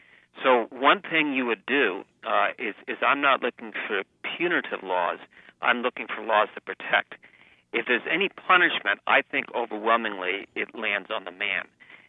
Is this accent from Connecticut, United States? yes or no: yes; Connecticut, United States; So what I've done is from my home state, Connecticut, and then nationally